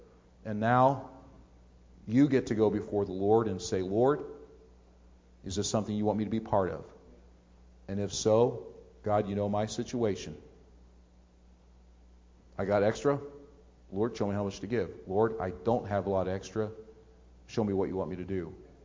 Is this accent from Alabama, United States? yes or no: no; Canton, Ohio, United States; Listen, I grew up in Canton, Ohio. You know that.